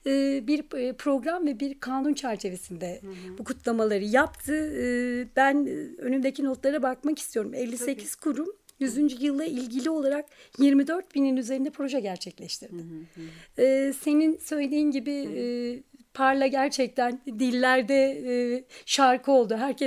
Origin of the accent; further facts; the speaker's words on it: Ankara, Turkey; Ben de bir Ankaralı olarak oradaydım.